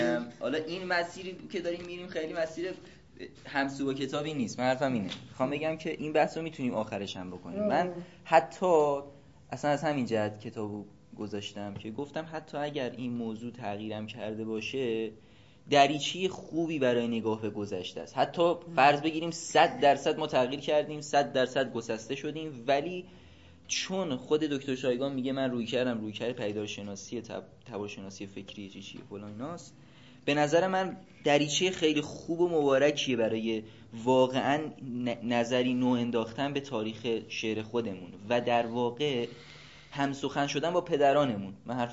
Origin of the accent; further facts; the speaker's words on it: Iran; خب ما چون ایرانی هستیم شاید خیلی نتونیم فضای غیری رو در کنیم